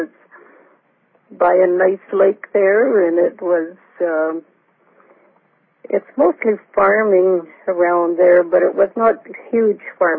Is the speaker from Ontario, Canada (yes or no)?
no; Gun, Alberta, Canada; born there; No, I was born in Alberta in a small town named of Gun. Gun, Alberta. It was just a village, I guess you could call it.